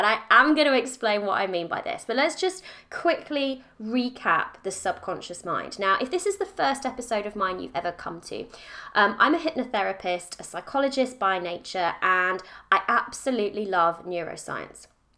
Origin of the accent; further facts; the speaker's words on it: United Kingdom; I'm so British, I know. I drink tea and I talk about the weather.